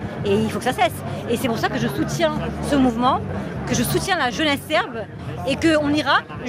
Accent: Strasbourg, Grand Est, France; also born or lived in Serbia; Moi, je suis née en Serbie, mais j'ai grandi ici, j'étais à l'école ici

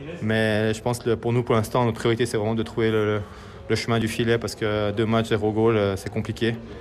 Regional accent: Fribourg, Switzerland; J'ai grandi à Fribourg avec Sean Hines comme partenaire

